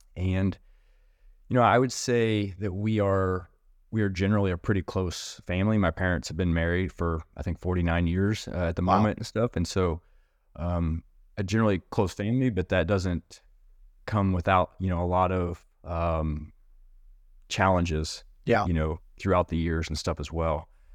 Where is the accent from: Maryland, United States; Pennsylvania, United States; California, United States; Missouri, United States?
Missouri, United States; I presently reside technically in the state of Kansas. I grew up in Missouri. I've always called Missouri home in reality.